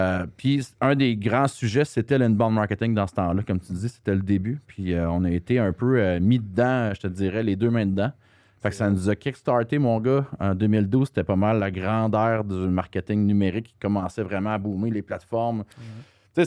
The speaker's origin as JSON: {"language": "French", "region": "Quebec", "country": "Canada", "said": "je suis québécois, Rona, ensuite je suis retourné dans mon coin de pays, dans le coin de la Valtrie, l'Assomption"}